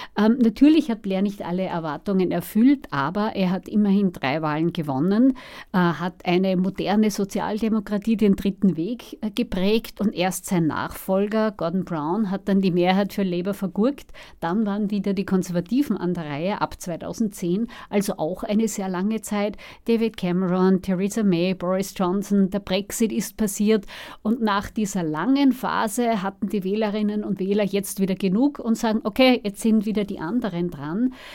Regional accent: Austria; Und so einen klaren Machtwechsel gibt es bei uns in Österreich deswegen sehr wenig

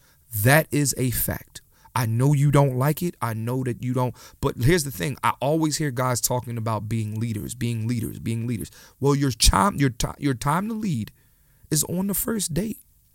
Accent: Philadelphia, Pennsylvania, United States; I'm from Philly.

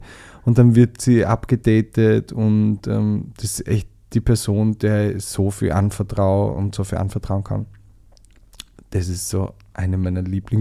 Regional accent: Burgenland, Austria; ich komme ja aus dem Südburgenland

